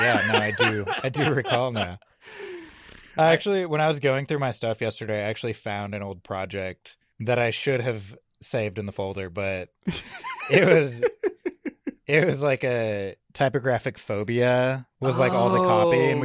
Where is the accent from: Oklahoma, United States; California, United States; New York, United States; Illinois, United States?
California, United States; I mean, I had been like up and down the West Coast because I'm originally from the Bay Area before I moved out to Hawaii.